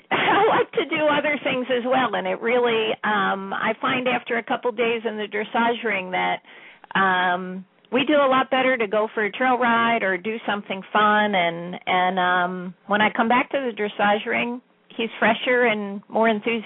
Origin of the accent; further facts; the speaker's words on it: Pennsylvania, United States; Well, I'm from Pennsylvania, York County